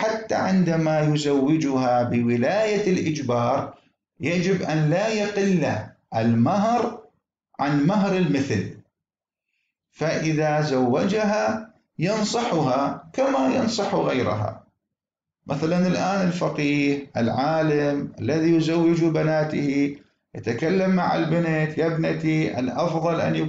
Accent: Iraq; فما هي قصة المقدم والمؤخر عندنا في العراق؟

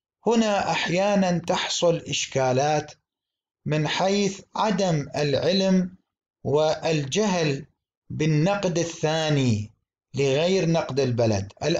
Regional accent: Iraq; نحن الآن في بلدنا العراق أغلب البيوع عندنا هي تكون بالآجل

